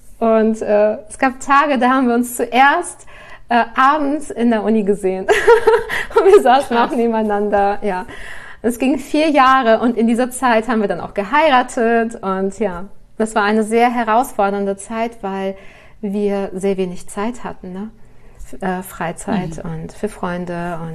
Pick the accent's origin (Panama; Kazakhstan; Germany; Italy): Kazakhstan; ich bin in Kasachstan geboren und habe da meine Kindheit verbracht. Und meine Mama hat russlandsdeutsche Wurzeln, mein Papa ist Russe